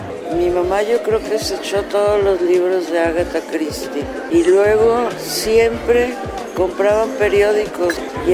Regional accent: León, Guanajuato, Mexico; also born or lived in Guadalajara; No, yo soy de Guadalajara, pero viví desde muy chiquita. Mi papá compró una fábrica de zapatos en León y nos fuimos a vivir a León.

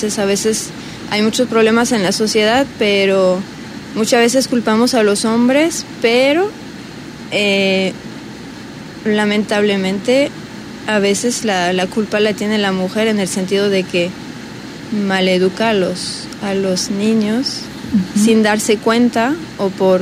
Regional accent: France; Spanish is a second language; now in Mexico; Ah, yo soy de Francia.

